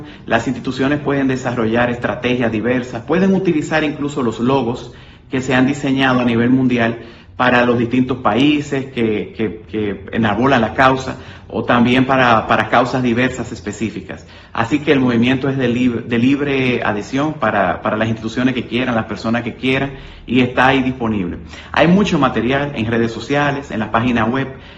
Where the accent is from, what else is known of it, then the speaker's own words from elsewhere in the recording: Dominican Republic; para nosotros como dominicanos esta puerta abierta